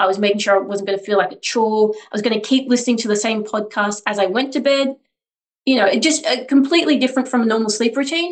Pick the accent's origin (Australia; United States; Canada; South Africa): Australia; as your listeners can hear, I'm Australian.